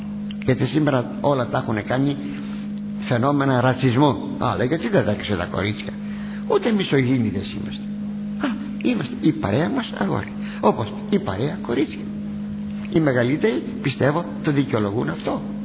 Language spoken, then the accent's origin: Greek; Attica, Greece; Είμαι από την Αττική.